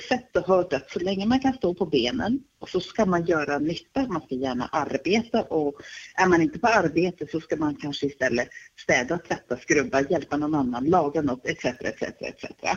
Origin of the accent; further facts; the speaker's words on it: Finland; Ja, så du är finne och jag är också finne.